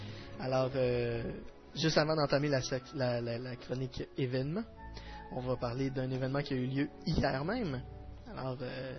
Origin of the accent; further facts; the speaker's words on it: Quebec, Canada; Et toujours chez nous, au Québec, le fameux